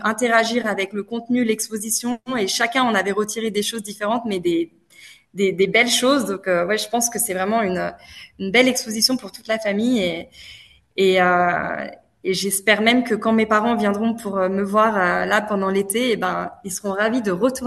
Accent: Paris, Île-de-France, France; now in Melbourne, Australia; quand j'étais petite collégienne en France, à Paris, et de retrouver cette même histoire-là à Melbourne dans ma vie complètement différente maintenant.

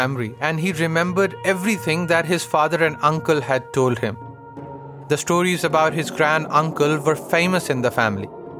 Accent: Tattapani, Azad Kashmir, Pakistan; English is a second language; moved away as an adult; now in Australia; I'm from Pakistan, but have been living in Australia since 2017. I come from a village called Tattapani, which literally translates to hot springs. It's about 200 kilometers north of Islamabad, the capital of Pakistan.

